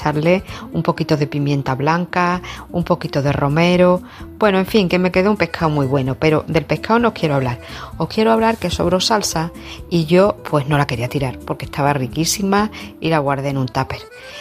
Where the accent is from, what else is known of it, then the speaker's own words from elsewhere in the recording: Mérida, Extremadura, Spain; now in Seville, Spain; aunque vivo en Sevilla soy de Mérida, me gusta escribir y bueno, y también me gusta cocinar e inventarme cosas.